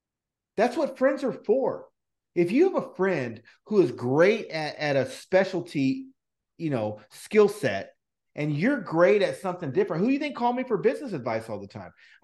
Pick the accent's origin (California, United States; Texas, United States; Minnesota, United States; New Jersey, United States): California, United States; Fresno; Like, I'm from Fresno, bro.